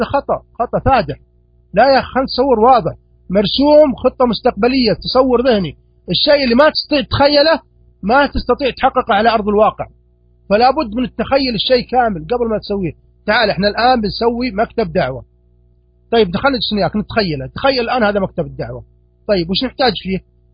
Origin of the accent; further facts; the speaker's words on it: Saudi Arabia; 70% من سبب التقبيل لعدم التفرغ عندنا في السعودية عدم دراسة الآثار الجانبية